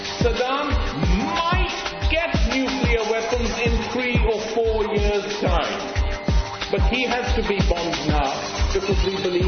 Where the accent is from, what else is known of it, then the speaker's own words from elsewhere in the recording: United Kingdom; when people find out I'm from Britain